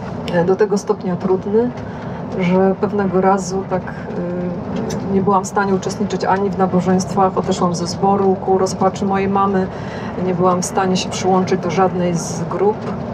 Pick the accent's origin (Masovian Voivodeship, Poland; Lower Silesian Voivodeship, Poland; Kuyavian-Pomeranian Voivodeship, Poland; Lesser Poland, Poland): Lower Silesian Voivodeship, Poland; Lubin; mama jest diakonisą w kościele zielonoświątkowym w Lubinie. Stamtąd pochodzę.